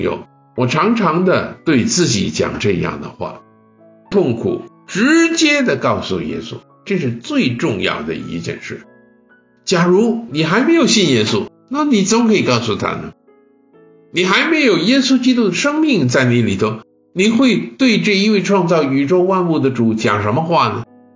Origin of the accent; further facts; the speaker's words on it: China; 比如说我们中国人很多人喜欢这样说恭喜发财